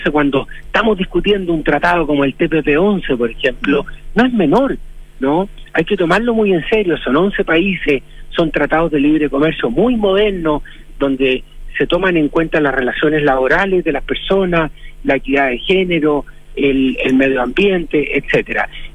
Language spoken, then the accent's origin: Spanish; Maule, Chile; Yo soy del Maule, conozco bien el Maule